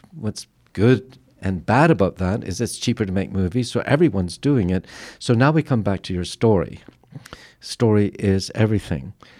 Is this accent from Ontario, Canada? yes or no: yes; Ontario, Canada; I grew up Amish outside Toronto here when I was a kid, and we had a dairy, Grove Dairy.